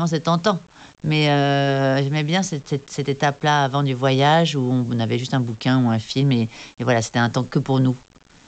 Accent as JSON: {"language": "French", "town": "Cap Ferret", "region": "Nouvelle-Aquitaine", "country": "France", "said": "Oui, alors c'est chez moi, au Cap Ferret, à l'horizon, ça à l'océan."}